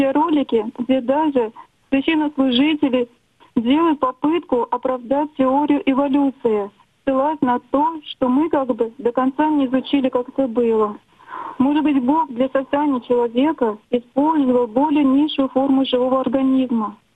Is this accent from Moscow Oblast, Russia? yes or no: yes; Moscow Oblast, Russia; Я из Московской области.